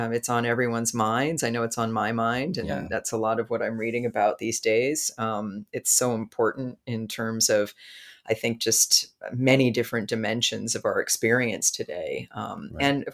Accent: United States; And of course, you're from Brazil. You're from South America. I'm from the United States. And that gives us different perspectives.

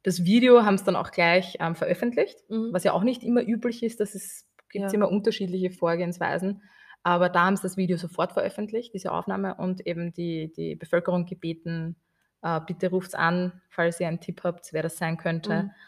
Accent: Austria; weil bei uns, wir sind alle Österreicher, sind Multitasker

